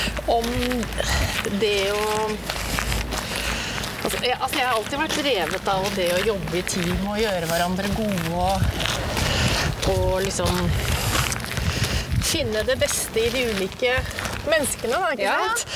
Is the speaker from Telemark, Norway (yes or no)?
no; Jessheim, Akershus, Norway; moved away as an adult; also born or lived in Hamar / Nittedal / Hakkadal; Og så har jeg bodd litt sånn Nittedal og Hakkadal. Og så flyttet vi til Jessheim da jeg var 7 år og skulle begynne på skolen. Mm. Og der bodde jeg til jeg var 18-19 og flyttet hjemmefra for å studere.